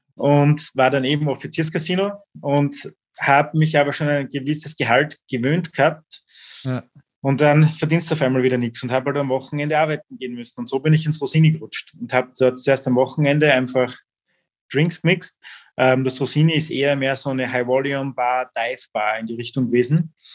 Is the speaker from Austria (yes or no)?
yes; Styria, Austria; Und das hat mir dann als Steirer schon richtig gut gefallen.